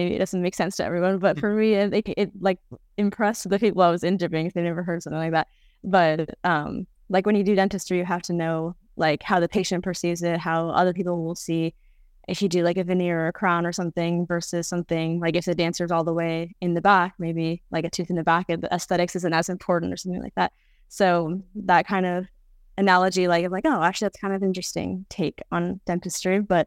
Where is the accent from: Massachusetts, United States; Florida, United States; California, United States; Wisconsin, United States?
California, United States; Rancho Palos Verdes; I'm originally from Rancho Palos Verdes, California, which is like an hour south of LA.